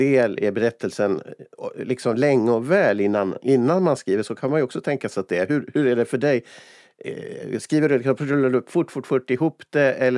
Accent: Umeå, Västerbotten County, Sweden; så tar man kanske från min uppväxt i Umeå, pang, någon händelse där.

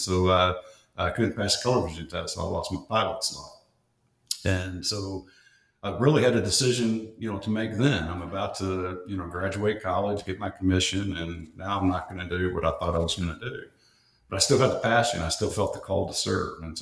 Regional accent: Louisville, Kentucky, United States; I was born and raised right here in where I'm at, Louisville, Kentucky. So I'm back in my hometown. I was number 5 out of 6 kids, so Irish Catholic family

